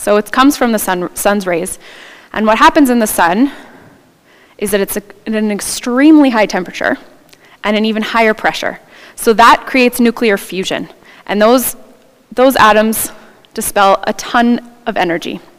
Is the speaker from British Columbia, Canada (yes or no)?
no; Calgary, Alberta, Canada; I went to UBC, but I'm from Calgary.